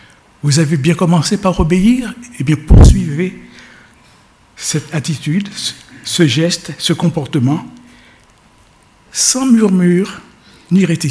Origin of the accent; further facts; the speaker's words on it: Haiti; de raconter une histoire qui circulait chez nous, à Haïti, dans mon enfance.